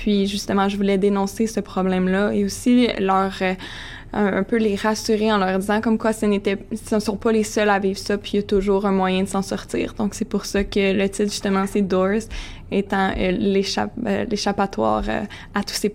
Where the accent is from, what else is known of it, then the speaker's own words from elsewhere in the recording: Montreal, Quebec, Canada; c'est peut-être parce que je viens de Montréal et que je parle français